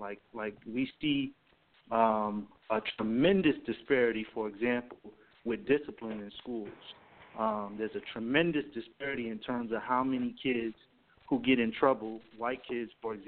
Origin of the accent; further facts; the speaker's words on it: Bronx, New York, United States; That's right, man. I'm Puerto Rican from the Bronx.